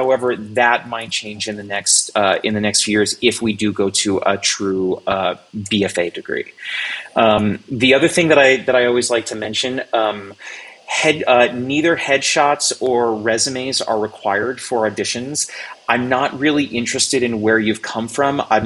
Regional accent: East Coast, United States; now in Greeley, United States; like I said, growing up on the East Coast, the humidity was horrible.

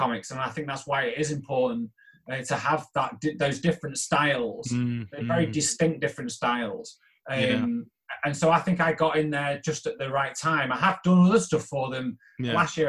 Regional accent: Macclesfield, North West England, United Kingdom; people in my hometown here kind of know my stuff. And I've been fortunate enough to do things for a number of local businesses. So my work, you know, from time to time can be seen around Macclesfield, which is really nice.

